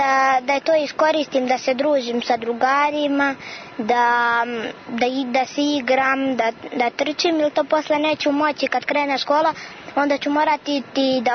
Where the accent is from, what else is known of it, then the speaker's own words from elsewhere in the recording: Gornji Milanovac, Šumadija and Western Serbia, Serbia; Ja sam iz Gornjeg Milanovca, ali sam sada došla s, kod bake.